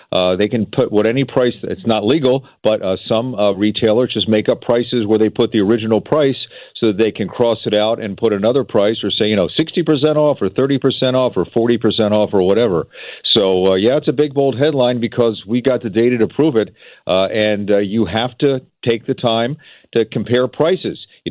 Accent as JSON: {"language": "English", "town": "Philadelphia", "region": "Pennsylvania", "country": "United States", "tie": "born or raised there", "said": "Where I grew up in Philadelphia, absolutely."}